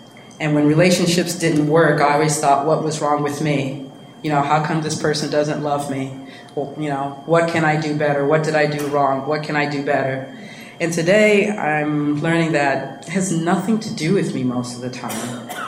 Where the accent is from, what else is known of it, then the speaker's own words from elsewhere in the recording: Los Angeles, California, United States; growing up in South Central LA, in case you guys don't know, it's a predominantly black neighborhood.